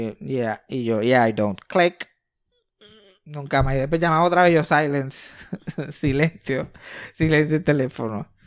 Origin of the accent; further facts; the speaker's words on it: Mayagüez, Puerto Rico; Él, yo y Eugenio María de Hosto somos de Río Caña, Mayagüez, Puerto Rico.